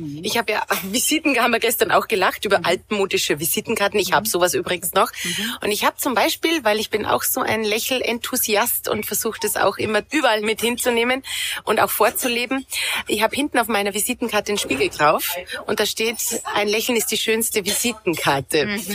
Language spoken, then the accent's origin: German; Salzburg, Austria; Du hast jetzt gerade mein Heimatland Salzburg angesprochen.